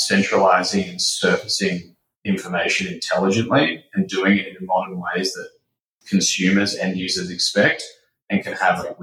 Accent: Melbourne, Victoria, Australia; now in United States; you can probably tell I'm not originally from the US. I'm from Melbourne, Australia. I went to the University of Oregon for a couple of years. My dad is from out on the West Coast

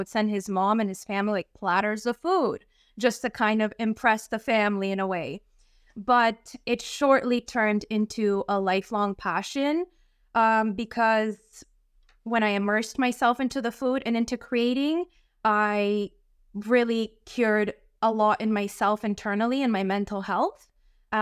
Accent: Bulgaria; also born or lived in Greece; now in Canada; So I was born and raised in Bulgaria, and my family and I lived in Greece for quite some time on an island in Kritis, which is Crete. And shortly after, we came to Canada. Life brought us to Canada as refugees.

